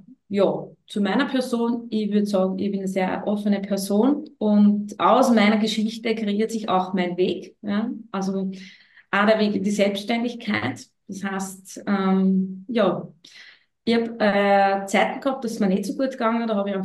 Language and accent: German; Upper Austria, Austria; Ich bin aus Oberösterreich, also wirklich ein Stück entfernt.